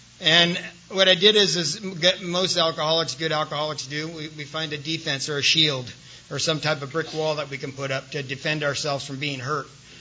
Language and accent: English; San Diego, California, United States; I grew up right here in San Carlos. Matter of fact, we used to come over here to Allied Gardens all the time